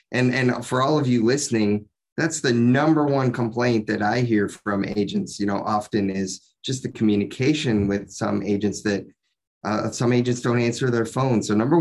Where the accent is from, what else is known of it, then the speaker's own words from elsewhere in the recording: Midwest, United States; you know, I grew up in the Midwest. In the Midwest, we're friendly people, we're nice.